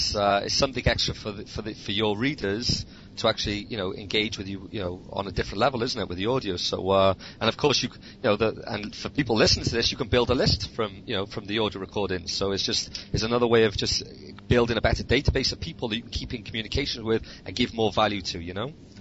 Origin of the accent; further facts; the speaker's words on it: Wales, United Kingdom; Now, I'm from Wales in the UK